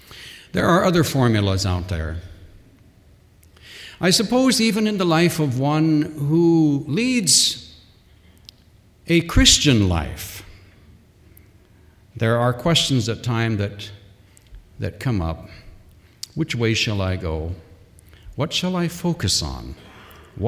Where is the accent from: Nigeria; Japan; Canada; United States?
Canada; Now, I am a Canadian.